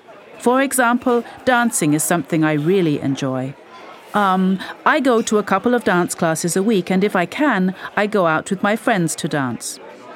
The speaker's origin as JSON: {"language": "English", "country": "India", "said": "And then, I'm Indian, so we do tend to follow Ayurvedic medicine at home."}